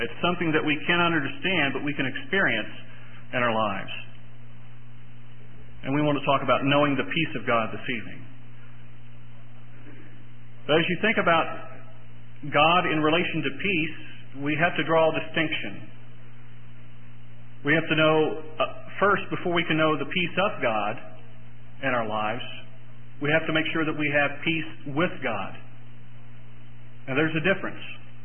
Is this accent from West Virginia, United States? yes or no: yes; West Virginia, United States; we heard it a lot growing up in West Virginia